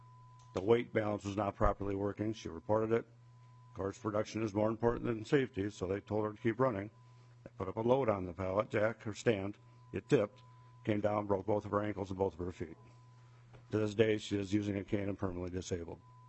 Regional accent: Austin, Minnesota, United States; I am from Austin, Minnesota. I've worked at Hormel Foods in Austin for over 27 years.

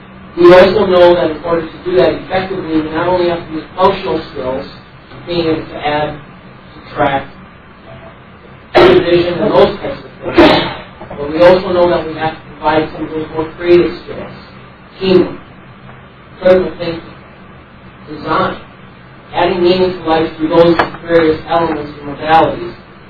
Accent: Burdock, Minnesota, United States; I grew up in Southwest Minnesota, graduated from the little town of Burdock.

